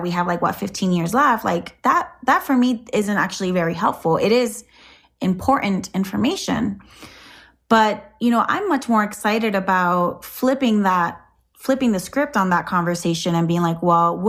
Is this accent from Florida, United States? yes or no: yes; Orlando, Florida, United States; back in my home, which where I grew up in Orlando, Florida.